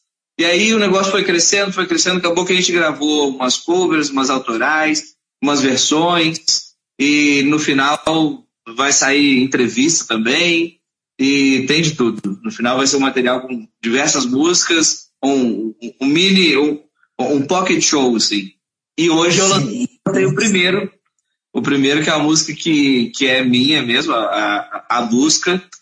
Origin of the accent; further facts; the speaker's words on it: Além Paraíba, Minas Gerais, Brazil; also born or lived in Porto Alegre; Eu sou de Além Paraíba. Nossa. Além Paraíba também na divisa aqui com o Rio, pertinho aqui de Juiz de Fora.